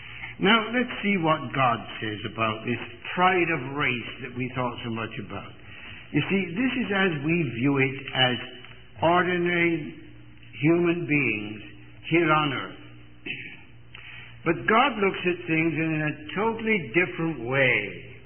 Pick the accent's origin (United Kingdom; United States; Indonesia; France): United Kingdom; England; But when I was a boy in England, I was brought up in England.